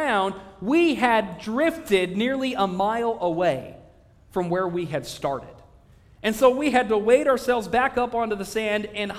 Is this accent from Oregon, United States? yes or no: yes; Oregon, United States; I grew up in Oregon, where you do not get it in the water because it is freezing